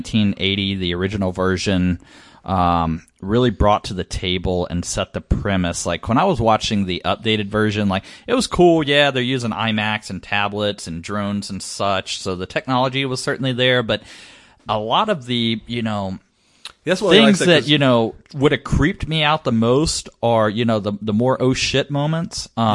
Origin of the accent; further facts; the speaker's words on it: the South, United States; this may just be a growing up in the South thing